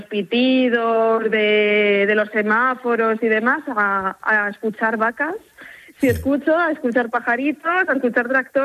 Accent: Segovia, Castile and León, Spain; No, yo soy de Segovia y voy y vengo.

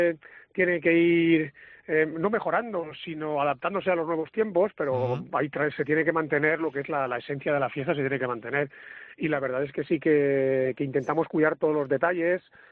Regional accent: Bocairent, Valencian Community, Spain; es que soy de Bocairén

